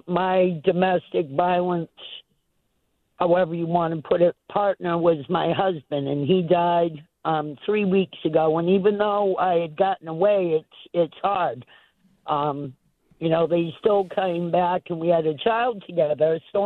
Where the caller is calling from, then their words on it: Maine, United States; Actually, I'm not from Presque Isle, but that's okay. I'm actually in York County